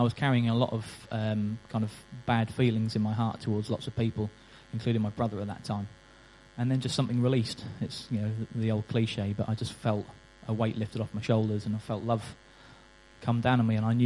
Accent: Goulburn, New South Wales, Australia; Actually, that's a lie, I wasn't born in Goulston. I was brought up in Goulston.

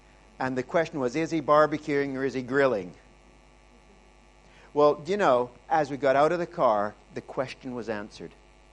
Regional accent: Canada; I'm almost South African. I'm Canadian.

